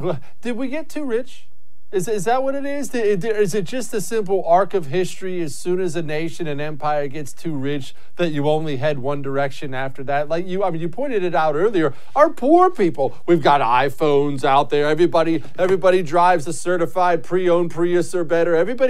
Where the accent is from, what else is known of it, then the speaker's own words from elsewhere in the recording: Texas, United States; and I'm from the Republican suburbs of Texas.